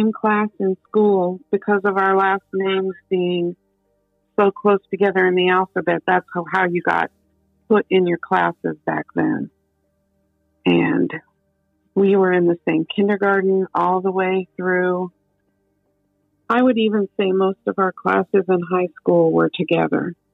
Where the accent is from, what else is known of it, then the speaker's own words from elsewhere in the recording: North Webster, Indiana, United States; moved away as an adult; I grew up in North Webster. I never lived anywhere else until I was 18, or close to 18 anyway.